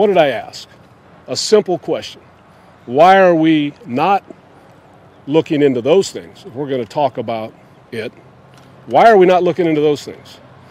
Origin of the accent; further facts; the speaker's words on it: United States; But I also love the fact that I'm an American